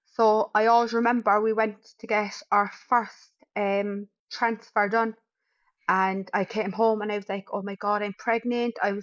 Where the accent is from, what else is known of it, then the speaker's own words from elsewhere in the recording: Cork, Munster, Ireland; I'm from Cork City. I'm 28. I'm married since July. And I have twin girls.